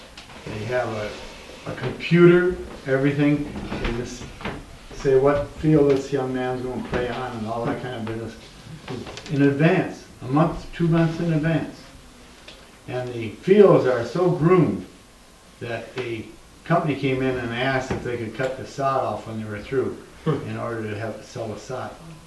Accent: Kirkland, Washington, United States; We come from Kirkland, Washington, and we have emphasis on soccer.

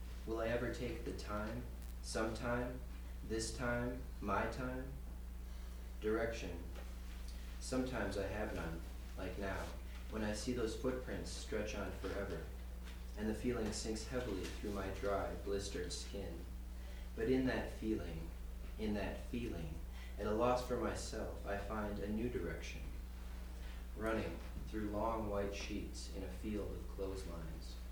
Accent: Minneapolis, Minnesota, United States; I work in the kitchen. I'm from Minneapolis and I'm here with my mom right now.

